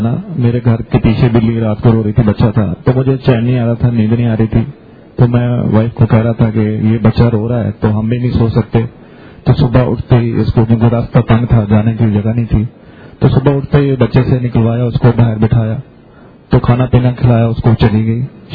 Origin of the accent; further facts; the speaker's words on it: Punjab, Pakistan; میں کتا درآور چولیستان کا رہنے والا ہوں